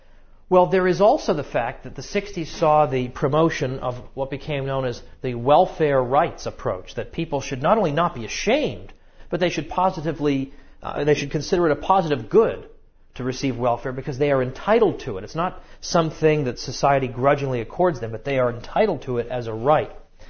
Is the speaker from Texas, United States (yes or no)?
no; Massachusetts, United States; also born or lived in New York; I mean, I came from there. I came from Massachusetts. I lived in New York for quite some time.